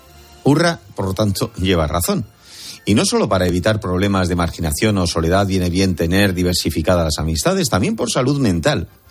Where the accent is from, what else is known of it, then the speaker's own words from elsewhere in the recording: Basque Country, Spain; que mañana se celebra en Baracaldo, en Bilbao, en mi tierra.